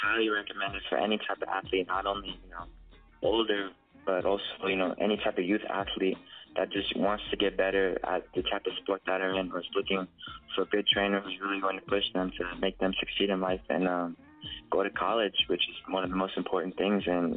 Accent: Las Vegas, Nevada, United States; I recently just graduated from Faith Lutheran High School, and I'm from Las Vegas, Nevada

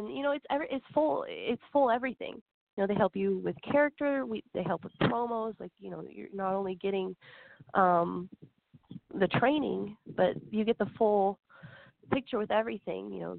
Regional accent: Ohio, United States; You know, again, I'm from Ohio. I was living out in San Diego.

